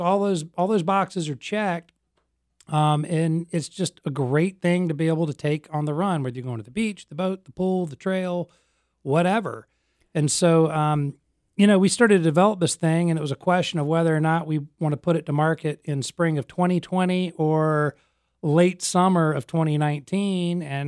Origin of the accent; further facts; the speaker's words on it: Raleigh, North Carolina, United States; now in Wilmington, United States; You know, I'm North Carolina native. I'm from Raleigh, lived in Wilmington for about 10 years now